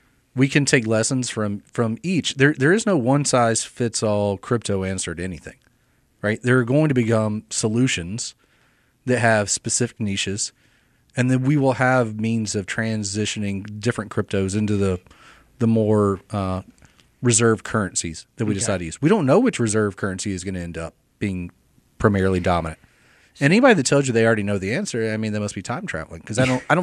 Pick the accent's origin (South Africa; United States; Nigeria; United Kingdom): United States; So as an American sitting here in Mobile